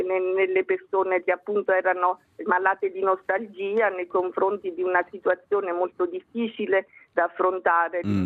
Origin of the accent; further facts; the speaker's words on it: Naples, Campania, Italy; Noi nel sud, io vivo al sud, sono napoletana